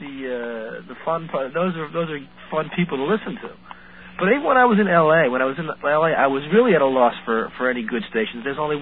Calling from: Norwalk, Connecticut, United States; Connecticut, Norwalk.

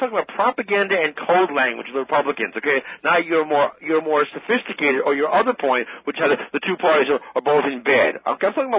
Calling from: Selden, New York, United States

